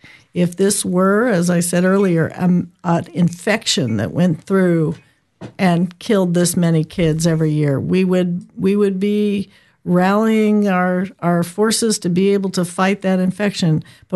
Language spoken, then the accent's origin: English; New Mexico, United States; the hunters that I run into and talk to in my home state of New Mexico.